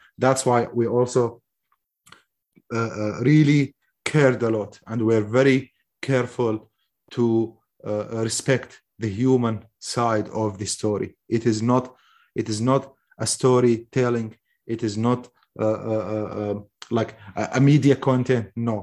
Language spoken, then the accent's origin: English; Mosul, Nineveh, Iraq; I said, I wrote this 7 years ago. I am Mosuli. I am from the occupied Mosul.